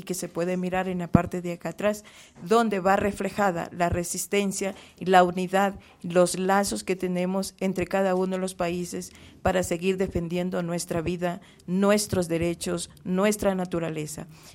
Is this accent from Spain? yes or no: no; Sucumbíos, Ecuador; de la Amazonía Ecuatoriana, principalmente de Sucumbíos y representando también a la provincia de Orellana